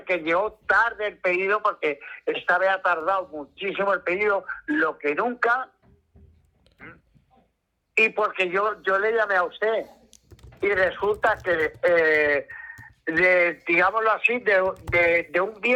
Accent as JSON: {"language": "Spanish", "town": "Cádiz", "region": "Andalusia", "country": "Spain", "moved": "yes", "lives_now": "Madrid, Spain", "said": "De ser, soy de Cádiz."}